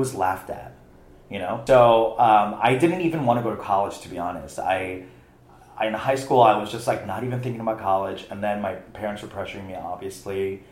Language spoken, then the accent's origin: English; New York City, New York, United States; I guess growing up in New York City, I didn't think of it as anything different.